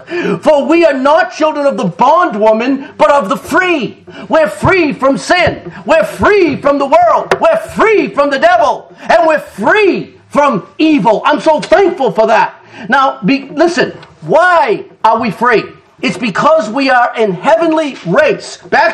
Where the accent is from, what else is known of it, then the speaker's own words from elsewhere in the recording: Winthrop, Massachusetts, United States; born there; I was born in Winthrop, Massachusetts.